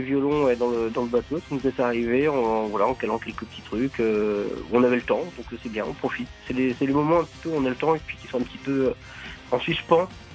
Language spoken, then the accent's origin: French; Nantes, Pays de la Loire, France; puisqu'on est nantais